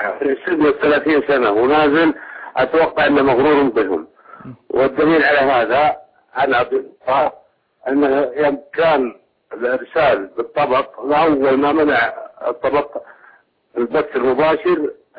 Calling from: Saudi Arabia; أنا أتكلم من السعودية.

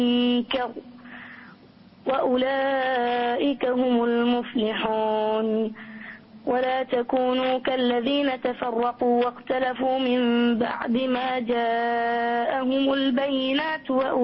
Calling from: United Arab Emirates; من الإمارات

